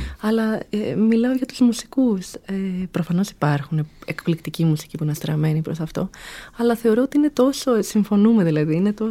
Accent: Athens, Attica, Greece; Ναι, εγώ εδώ μεγάλωσα, εδώ βρέθηκα, δεν ήρθα από

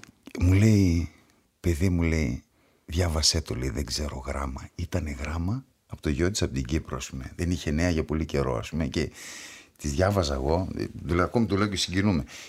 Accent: Paliouria, Western Macedonia, Greece; also born or lived in Germany; Ξέρεις, εγώ γεννήθηκα στη Γερμανία και με φέραν οι δικοί μου. Ήταν μια ημονή της μάνας μου. Τα παιδιά μου πρέπει να μάθουν ελληνική γλώσσα και γραφή. Και με φέρανε στο χωριό μου. Μέχρι ότου χτιστεί το σπίτι μου στην Κοζάνη, μείναμε δύο χειμώνες στο χωριό μου.

